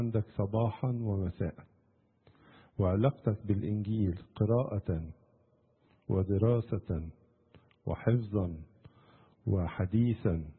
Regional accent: Egypt; هو بتاعنا كلنا كمصريين وبتاع كل العالم.

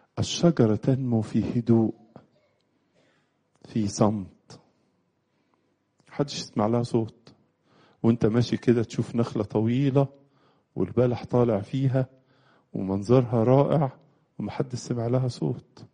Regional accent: Egypt; وده منظر مألوف عندنا في مصر خالص مش كده برضو

